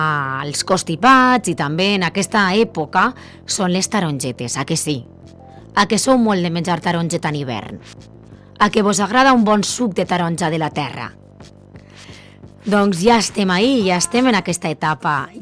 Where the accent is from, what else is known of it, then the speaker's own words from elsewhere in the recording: Cullera, Valencian Community, Spain; però jo que sóc de Cullera